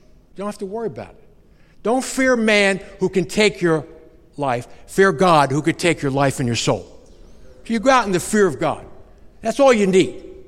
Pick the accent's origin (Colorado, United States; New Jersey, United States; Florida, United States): New Jersey, United States; Short Hills; I did not grow up in riches, okay? I'm from Short Hills, New Jersey. Look it up, richest town in the USA.